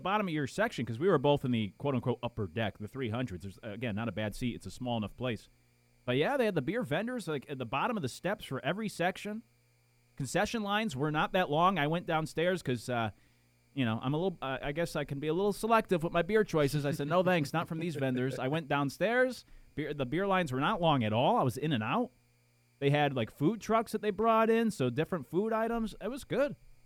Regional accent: Connecticut, United States; I was spoiled growing up in Connecticut. We got all the bands to come through because we were right between New York and Boston.

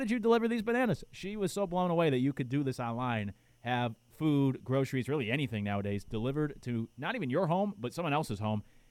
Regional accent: Connecticut, United States; we grew up in Connecticut. We grew up Hartford Whalers fans.

